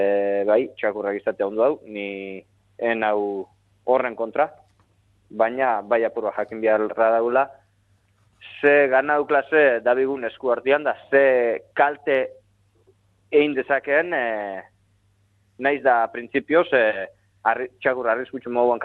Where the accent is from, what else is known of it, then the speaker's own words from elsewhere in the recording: Eskoriatza, Basque Country, Spain; hemen gure ni Eskoriatzarra naiz, da hemen gure herrian ere